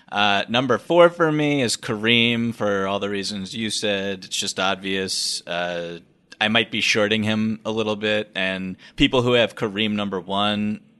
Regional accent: Boston, Massachusetts, United States; Obviously growing up in Boston, it was just like that was what it was

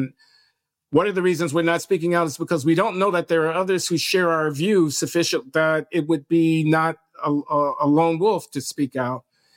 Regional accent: United States; I'm an American of middle, upper middle class status.

